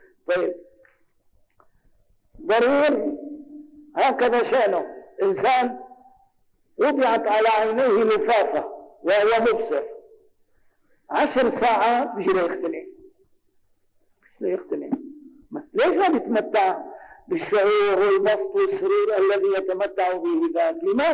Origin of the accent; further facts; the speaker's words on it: Damascus, Damascus Governorate, Syria; عدت إلى بلدي دمشق مثل هذا اليوم تقريبا